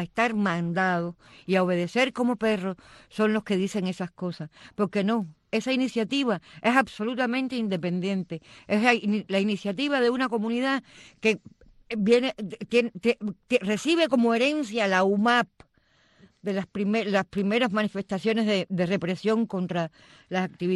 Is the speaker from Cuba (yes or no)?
yes; Cuba; Estoy muy agradecida como cubana